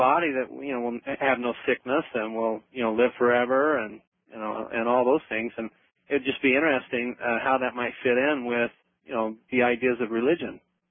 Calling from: Sandy, Utah, United States; I'm calling from Sandy, Utah.

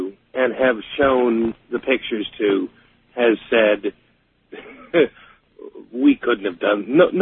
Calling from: Taipei, Taiwan Province, Taiwan; Yes, I'm calling from Taipei, Taiwan.

